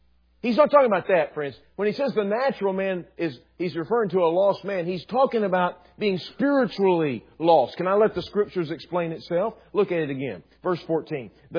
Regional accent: Texas, United States; I'm from Texas originally. Now, don't get mad at me about that.

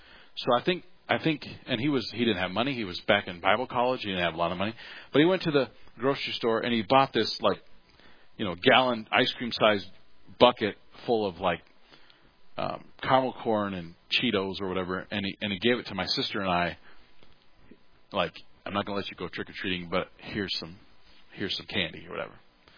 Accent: South Dakota, United States

